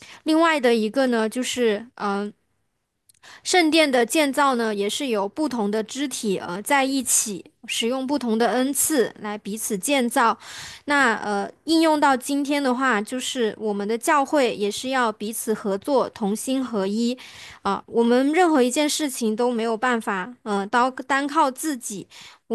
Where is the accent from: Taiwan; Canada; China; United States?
China; 平安富足是我们中国人民非常看重的，我们中华民族特别看重的。